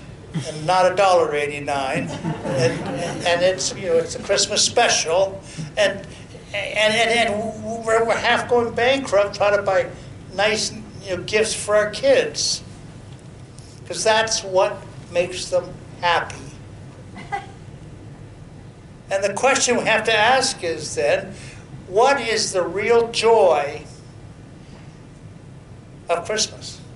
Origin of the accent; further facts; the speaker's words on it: Canada; even growing up in Canada for, you know, since I was 10.